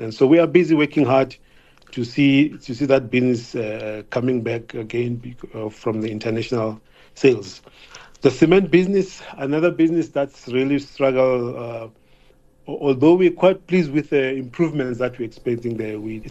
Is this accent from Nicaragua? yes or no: no; South Africa; We are proudly South African.